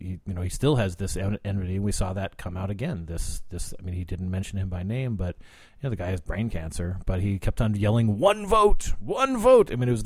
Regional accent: Cottonwood, Arizona, United States; now in Washington, United States; being sort of an elite Washington journalist, even though I'm from Cottonwood, Arizona, I think I'm tainted now.

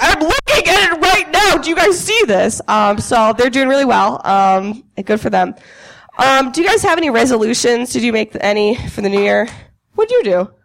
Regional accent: Ohio, United States; I'm from Ohio, and I went home for, like, an extended period of time over Christmas.

